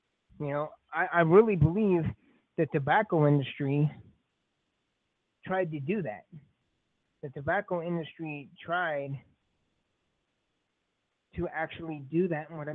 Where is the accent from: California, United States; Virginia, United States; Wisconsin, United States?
California, United States; Because I'm from California, well, it's not really.